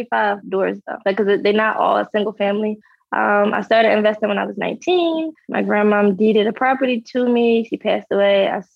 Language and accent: English; Philadelphia, Pennsylvania, United States; I'm from Philadelphia. I'm a wife, a mom, and a real estate investor.